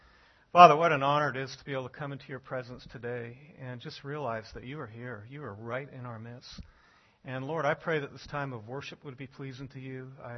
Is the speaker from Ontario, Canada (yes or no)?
yes; Toronto, Ontario, Canada; born there; moved away; I was born in Toronto, Canada. My parents were Anglican, Church of England, because of that connection we had. All my grandparents were from England. And so I was christened as a child in the Anglican Church.